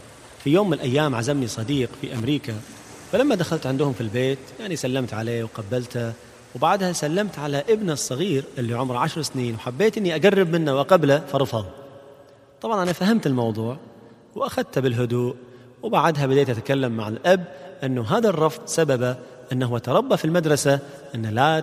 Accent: Kuwait; طبعا احنا في الكويت عندنا أحسن حال

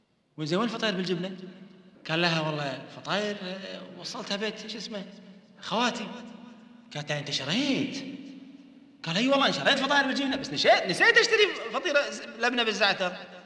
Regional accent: Kuwait; طيب، اللبنة والزاد، هذه قصة طلاق عندنا في الكويت.

